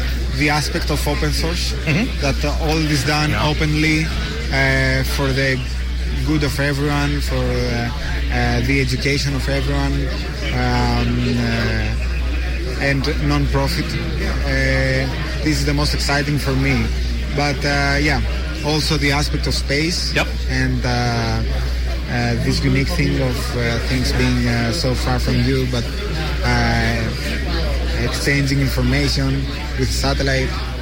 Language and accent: English; Greece; English is a second language; I'm from Greece and from Libre Space Foundation.